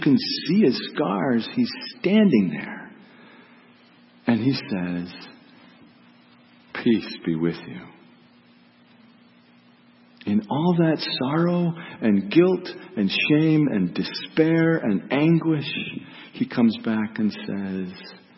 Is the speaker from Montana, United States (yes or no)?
yes; Montana, United States; I grew up in Montana, where there is a lot of logging.